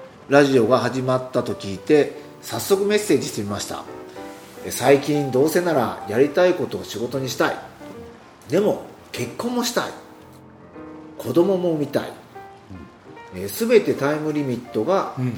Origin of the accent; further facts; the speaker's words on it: Yokkaichi, Mie, Japan; 僕ね、うん、あれですよ、三重県の四日市出身だから、はいはいはい、鈴鹿が近くてね、